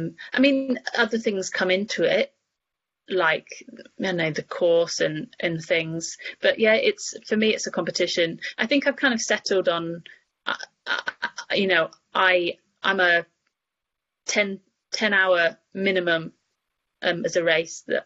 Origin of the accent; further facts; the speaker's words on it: United Kingdom; I thought, being British, that if I just took the mandatory kit, I'd be fine.